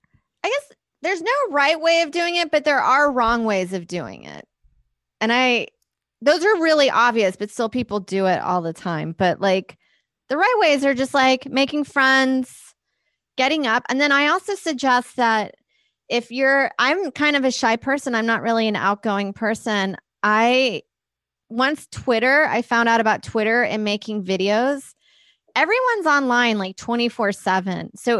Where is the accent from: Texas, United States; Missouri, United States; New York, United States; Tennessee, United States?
Texas, United States; Houston; I came from Houston where we went up, we did a mic once a week, maybe twice.